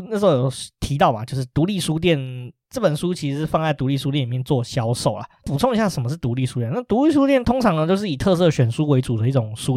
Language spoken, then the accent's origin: Chinese; Taiwan; 他就很惊恐的看着我们台湾人